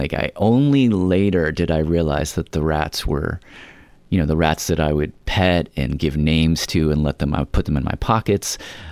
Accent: Nashville, Tennessee, United States; So I grew up in Nashville, Tennessee, and Nashville is

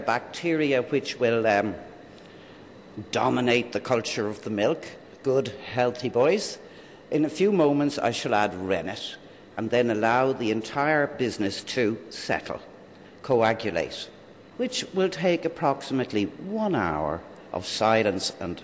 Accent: Dublin, Leinster, Ireland; I hail from Dublin City, which explains my beauty.

